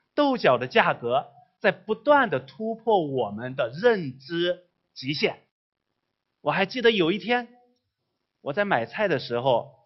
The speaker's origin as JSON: {"language": "Chinese", "country": "China", "said": "我们中国人读诗篇二十三篇，印象最深的恐怕是第二节和第五节的经文"}